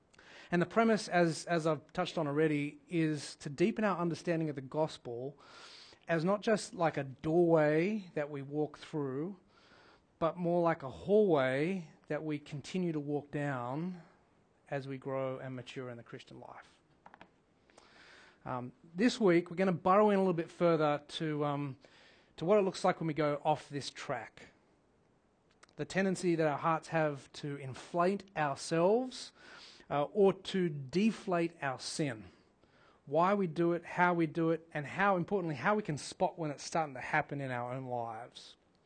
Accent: Australia; moved away as an adult; I am an Aussie living in a foreign land

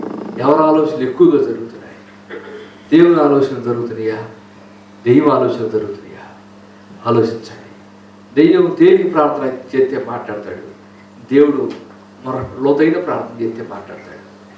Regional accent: Andhra Pradesh, India; గుంటూరు జిల్లా మా ఊరు.

